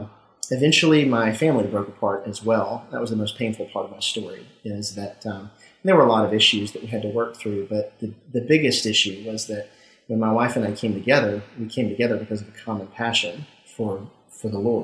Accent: Mississippi, United States; Well, I grew up in Mississippi and was a Southern Baptist. So my background is very, very evangelical. And I grew up in a mega church

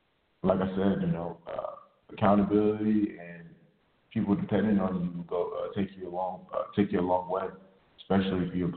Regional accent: Nigeria; they used to call me like … because I'm Nigerian

